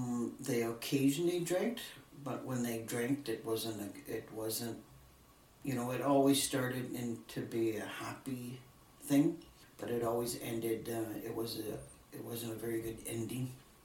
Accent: Dawson City, Yukon, Canada; I was born and raised in Dawson, so I can't compare it to anything else

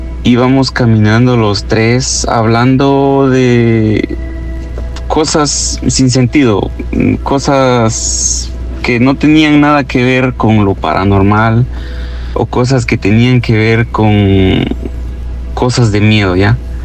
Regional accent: San Antonio, Guatemala; Yo soy originario de Guatemala, de un pueblo llamado San Antonio. Mi pueblo tiene otra aldea que está así cercana, como a una media hora

